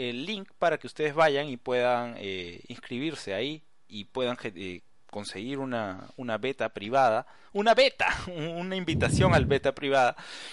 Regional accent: Peru; Y el mío tampoco, porque acá todos somos de Perú.

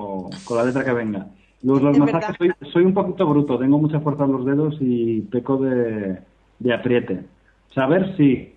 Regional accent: Spain; los españoles somos más enanos

